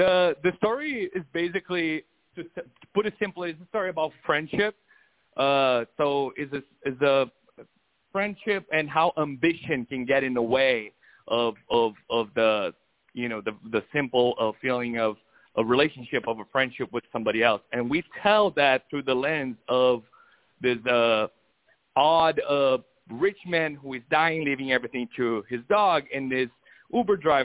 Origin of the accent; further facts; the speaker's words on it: Brazil; moved away as an adult; now in United States; I'm a Brazilian myself. I was born and raised in Brazil, moved to America more than 10 years ago.